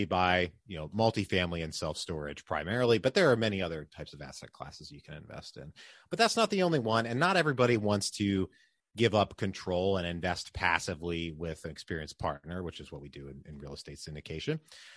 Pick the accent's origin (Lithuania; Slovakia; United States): United States; Pennsylvania; I grew up right near Hershey Park in Pennsylvania